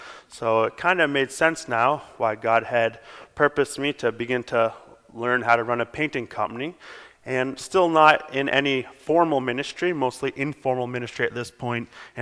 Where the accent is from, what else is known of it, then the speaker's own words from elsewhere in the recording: London, Ontario, Canada; also born or lived in Calgary; now in Pickering, Canada; We come from London, Ontario, where I had met Elena, and that's also my hometown